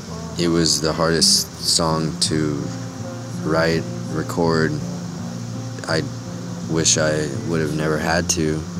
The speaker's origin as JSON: {"language": "English", "town": "Houston", "region": "Texas", "country": "United States", "said": "I'm from Houston, Texas."}